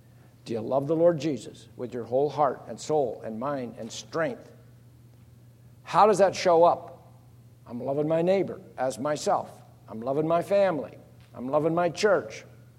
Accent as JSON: {"language": "English", "region": "Texas", "country": "United States", "said": "I'm from Texas"}